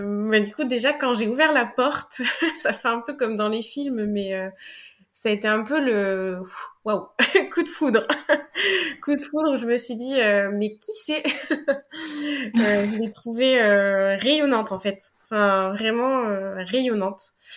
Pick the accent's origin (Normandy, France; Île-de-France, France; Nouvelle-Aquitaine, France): Nouvelle-Aquitaine, France; Limoges; je faisais une soirée chez moi à Limoges, parce que je suis originaire de Limoges.